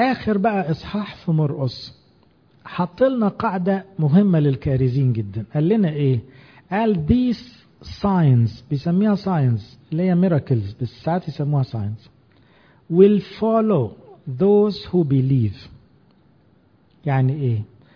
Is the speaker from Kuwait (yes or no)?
no; Egypt; ما احناش كمصريين متعودين ننزل الشارع